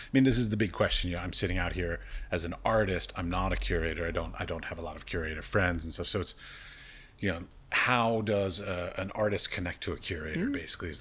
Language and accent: English; Washington, District of Columbia, United States; like where I was raised in Washington, mm-hmm. D.C. area.